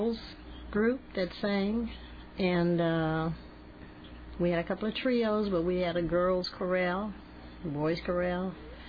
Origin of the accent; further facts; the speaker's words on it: Chicago, Illinois, United States; Well, I'm originally from the South Side. I grew up in Audgill Gardens.